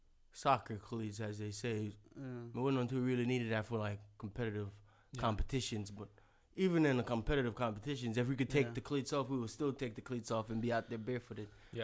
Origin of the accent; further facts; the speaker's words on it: Spanish Town, Saint Catherine, Jamaica; first of all, I'm from Spanish Town, Jamaica. Community in Spanish Town is called De La Vega City. Right, Spanish Town, first capital of Jamaica. But I grew up literally playing on the streets.